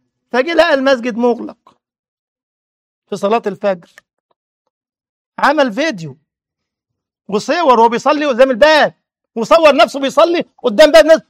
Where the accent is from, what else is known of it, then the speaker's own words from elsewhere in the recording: Egypt; ده حتى عندنا في مصر يقول لك النوم سلطان